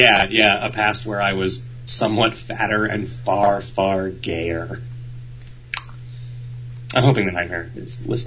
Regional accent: Jamaica; because I'm Jamaican and I don't like football.

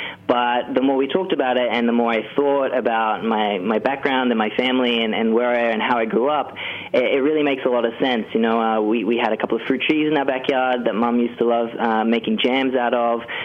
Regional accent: Australia; So I grew up in a small country town in Australia.

